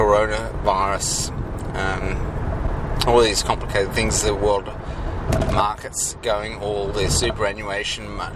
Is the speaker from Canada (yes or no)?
no; Australia; Do I have pride about being an Australian? Not really.